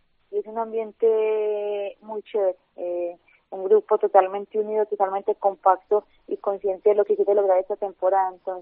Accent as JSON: {"language": "Spanish", "country": "Colombia", "said": "sin duda esto no representa a Colombia."}